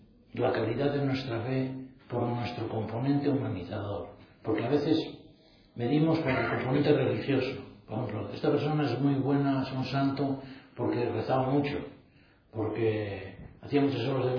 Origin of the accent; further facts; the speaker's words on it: Villava, Navarre, Spain; yo soy de Villava